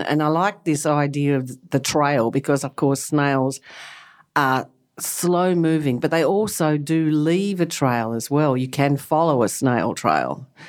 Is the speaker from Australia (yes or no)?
yes; Australia; I'm an artist from Australia.